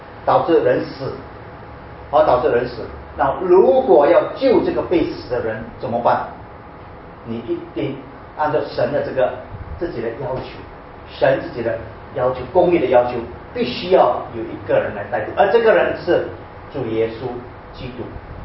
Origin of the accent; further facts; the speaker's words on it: China; 那当然，这个时候我们想到我们中国人了